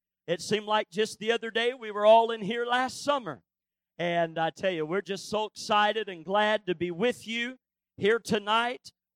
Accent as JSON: {"language": "English", "region": "Missouri", "country": "United States", "tie": "born or raised there", "lives_now": "Texas, United States", "said": "I've been in Texas a long time. I'm glad to be in Texas, but I grew up in the Ozarks, way down in the Ozarks. I'm just as country as cornbread and beans."}